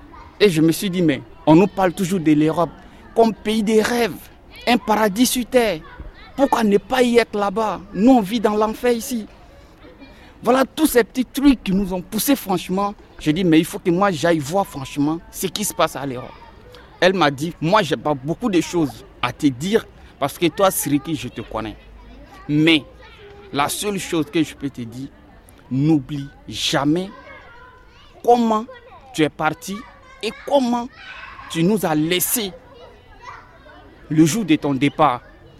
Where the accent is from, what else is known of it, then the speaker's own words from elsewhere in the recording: Côte d’Ivoire; moved away; Je viens de la Côte d'Ivoire. Je suis quelqu'un de très très timide et j'aime pas parler.